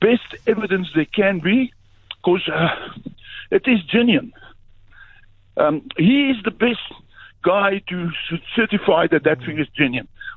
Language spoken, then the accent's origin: English; Johannesburg, Gauteng, South Africa; I'm from Joburg.